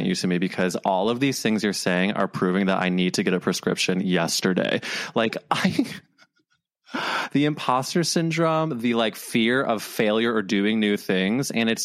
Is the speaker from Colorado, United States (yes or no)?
no; St. Louis, Missouri, United States; Yes, and maybe because we're both from Missouri, there's kind of a kindred trauma there.